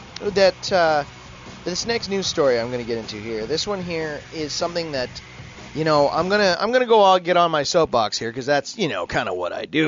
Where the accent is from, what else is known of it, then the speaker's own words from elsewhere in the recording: Canada; As a Canadian viewing this whole thing